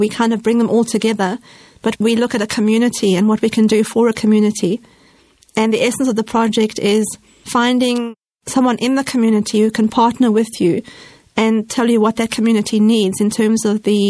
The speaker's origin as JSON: {"language": "English", "country": "South Africa", "said": "Okay, I come from Africa, and as you probably know, there's a great deal of poverty and disease and hardship in Africa, and I live with this on my front doorstep practically. One of the things with the changes in South Africa"}